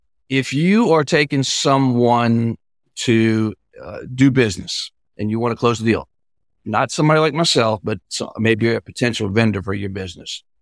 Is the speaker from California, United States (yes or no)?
no; Louisiana, United States; I'm from South Louisiana. Yes. There's a number of restoration companies here because the need is so huge.